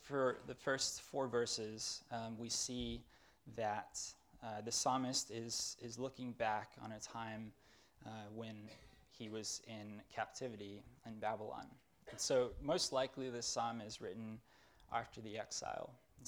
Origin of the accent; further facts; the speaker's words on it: South Africa; also born or lived in United States; I grew up in South Africa and lived in the U.S. for a time and now lived here for 2 years.